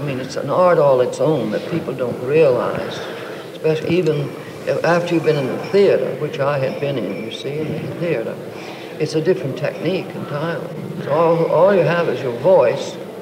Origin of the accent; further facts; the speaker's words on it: Louisiana, United States; born there; He was from Maryland, and I was born in Louisiana.